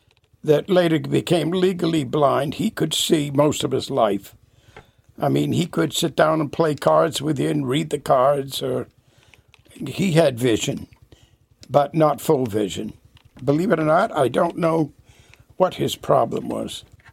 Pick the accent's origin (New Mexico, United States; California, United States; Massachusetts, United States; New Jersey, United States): Massachusetts, United States; Lowell; born there; I was born in Lowell, Massachusetts. In fact, the same town that Ed McMahon was born in.